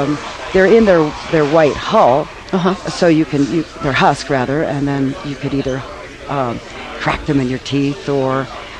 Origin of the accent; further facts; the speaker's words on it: Berkeley, California, United States; I just happened to read about a program in Berkeley, my hometown actually in California